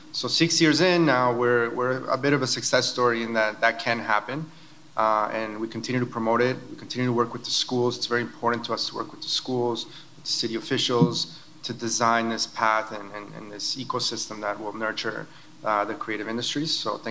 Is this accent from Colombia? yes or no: yes; Colombia; and we're from Colombia originally